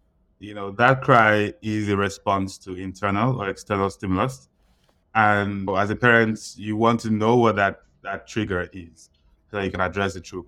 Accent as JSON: {"language": "English", "country": "Nigeria", "tie": "born or raised there", "lives_now": "Montreal, Canada", "said": "So I grew up in Nigeria. I spent a big part of my life there."}